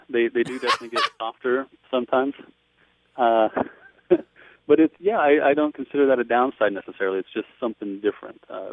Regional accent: Colorado, United States; I'm from Colorado.

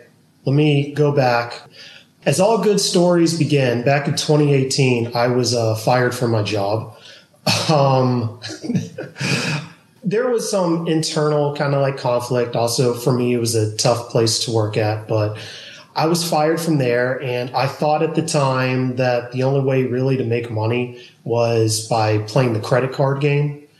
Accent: Georgia, United States; I'm originally from Georgia.

